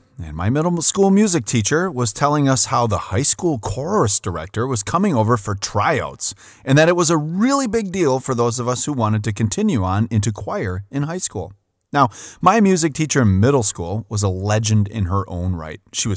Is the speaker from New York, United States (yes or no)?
yes; Port Washington, New York, United States; Bill Ross is a legend in my hometown of Port Washington.